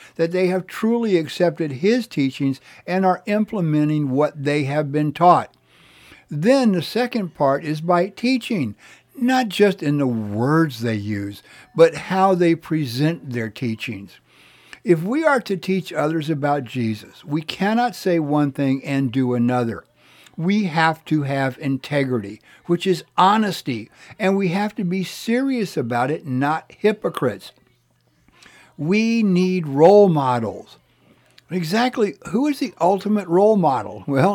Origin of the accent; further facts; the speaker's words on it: Texas, United States; Here in my home state of Texas, two of the most powerful men in the state both claim to be ministers.